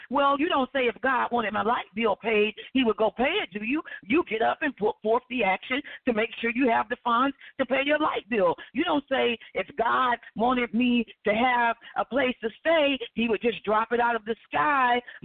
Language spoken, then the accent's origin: English; Alabama, United States; She's in my home state of Alabama.